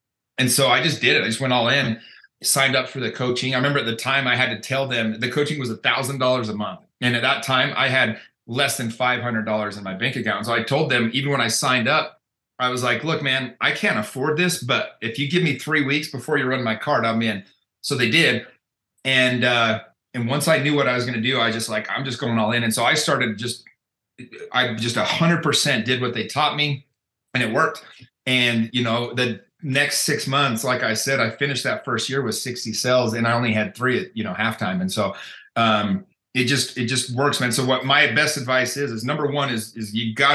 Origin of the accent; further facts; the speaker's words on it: Utah, United States; also born or lived in Mexico / California; So I'm from Utah. Grew up here and lived here most of my life. I went when I was 19 years old. I went and lived in Mexico for 2 years.